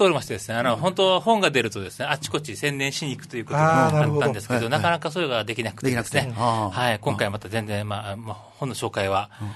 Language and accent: Japanese; Naha, Okinawa, Japan; 本当に生まれ育ち、海南あたりで